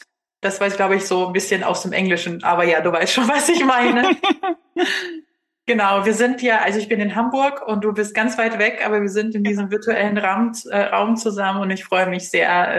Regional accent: Russia; Ich komme selbst aus Russland. Das ist die Süßigkeit meiner Kindheit.

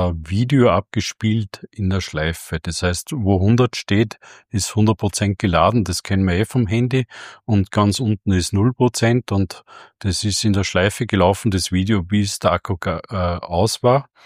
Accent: Austria; Es gibt bei uns in Österreich einen, der Steine neben Straßen hinlegt

